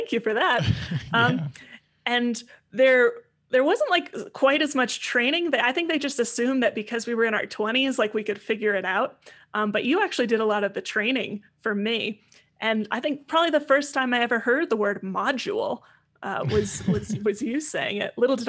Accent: New Jersey, United States; So I grew up in New Jersey. And one of the things about how I grew up was that I came from a mixed religious family.

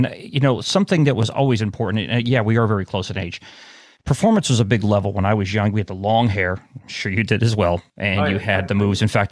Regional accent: Pennsylvania, United States; I grew up in Pennsylvania. I didn't grow up in New York or New Jersey.

